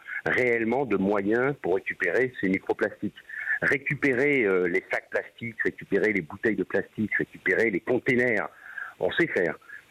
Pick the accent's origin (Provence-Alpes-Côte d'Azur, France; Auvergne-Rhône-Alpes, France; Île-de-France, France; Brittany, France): Provence-Alpes-Côte d'Azur, France; Marseille; en tant que Marseillais c'est un peu normal